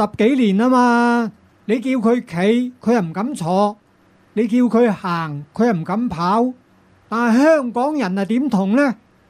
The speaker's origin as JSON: {"language": "Cantonese", "country": "China", "said": "我哋大陆人"}